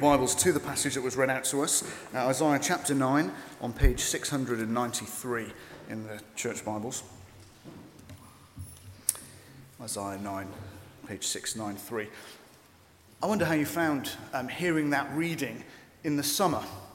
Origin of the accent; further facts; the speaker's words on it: Wales, United Kingdom; as a Welshman